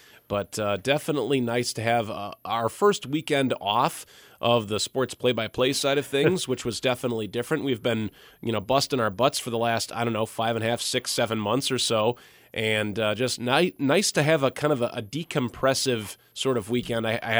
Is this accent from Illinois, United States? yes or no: yes; Illinois, United States; When I was growing up in Chicagoland in my college days